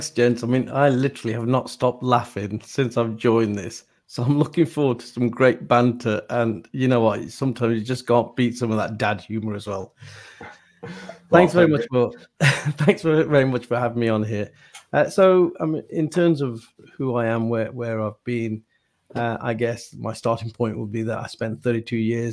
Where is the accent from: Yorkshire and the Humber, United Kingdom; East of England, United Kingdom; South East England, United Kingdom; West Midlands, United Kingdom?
West Midlands, United Kingdom; Wolverhampton; I was born and bred in Wolverhampton and I was one of seven. There was nine of us living in a 2.5-bedroom terraced house in the middle of Wolverhampton, the concrete jungle.